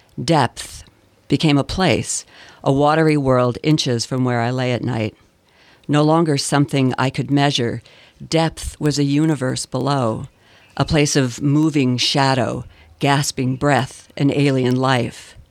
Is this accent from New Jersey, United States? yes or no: no; New York, United States; I grew up in upstate New York.